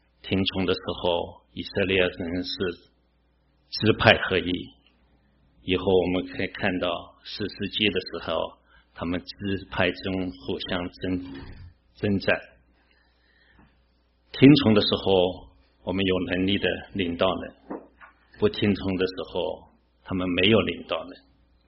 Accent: China; 我小时候在大陆，因为大陆禁止基督教，那时候没有教会，也没有圣经。因为我祖父是牧师

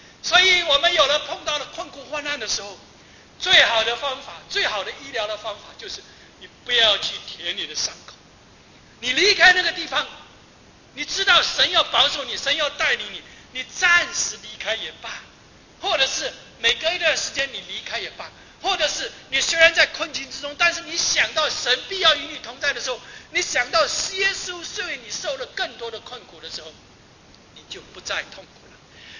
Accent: China; 所以就知道我们中国人说，

